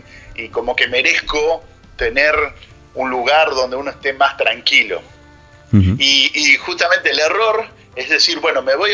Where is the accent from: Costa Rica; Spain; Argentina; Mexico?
Argentina; also born or lived in Italy